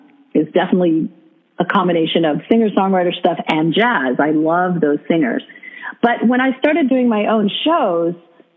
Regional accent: New York, United States; I'm originally from New York, and I used to sing in supper clubs in New York

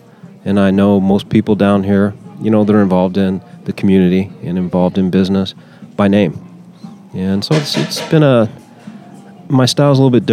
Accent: Colorado, United States; I grew up in Colorado, and I came out here in 1989 specifically for this job.

